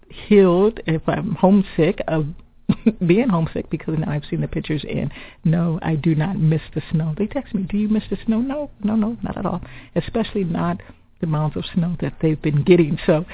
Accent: Illinois, United States; It is, I'm from the Midwest, so I've been getting texts from family members like, don't you wish you were here?

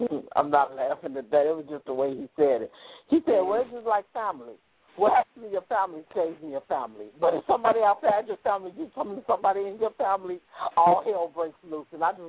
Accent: Chicago, Illinois, United States; But I'm from Chicago. There was 49 shootings in my city last weekend.

